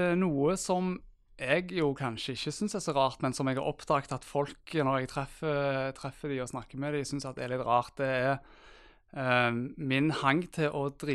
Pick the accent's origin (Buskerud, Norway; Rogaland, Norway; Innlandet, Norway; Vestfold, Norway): Rogaland, Norway; Stavanger; Jo, jeg en kar på 40 år, far til to. Bosatt I Stavanger, fra Stavanger, som kanskje dialekten min røper.